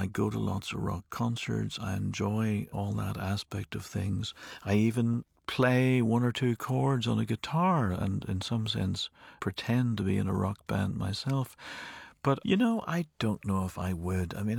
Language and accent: English; Northern Ireland, United Kingdom; also born or lived in Belfast; the first 35 years of my life were spent in Northern Ireland. I was brought up in County Armagh, then lived for a long time in Belfast.